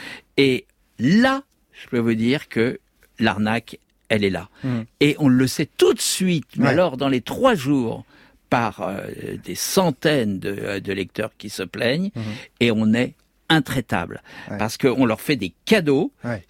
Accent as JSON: {"language": "French", "country": "France", "said": "je suis français"}